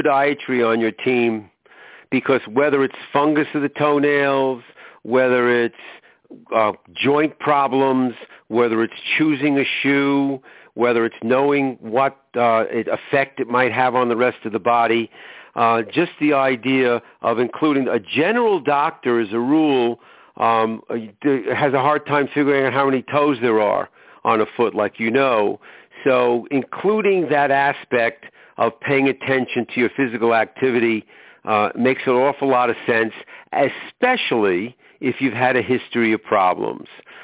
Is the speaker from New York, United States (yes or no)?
yes; New York, United States; accent: New York; now in Aurora, United States; I am in Aurora, Naperville, Illinois. Even though I'm a New Yorker and I practice my New York accent at least once a week, Rochelle, I've been in Chicago for a long time, and that's where I broadcast.